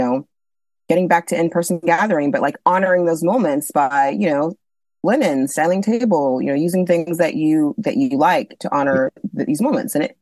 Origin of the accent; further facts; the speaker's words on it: Austin, Texas, United States; also born or lived in Nigeria; I was born in Nigeria. We moved to Austin, you know, just to tell you really quickly my, you know, story. Moved to Austin when I was about 5 years old, and grew up there in the suburbs of Austin.